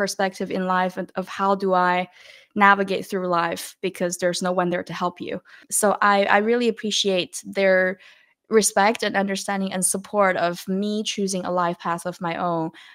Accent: Beijing, China; moved away as an adult; I was born and raised in Beijing and went on with my life when I was 18 years old.

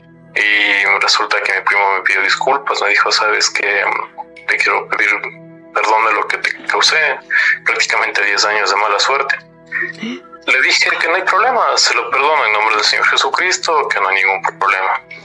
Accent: Ecuador; soy de San Gorky, Ecuador.

